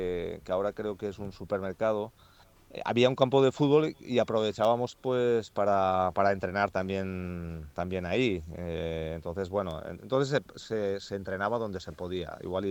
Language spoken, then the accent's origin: Spanish; Betxí, Valencian Community, Spain; la zona de Castellón, Villarreal, bueno, ya sabéis que me crié en Betxí.